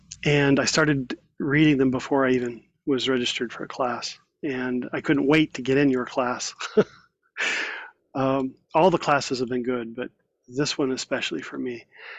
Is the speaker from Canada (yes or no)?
no; Norman, Oklahoma, United States; from Norman, Oklahoma.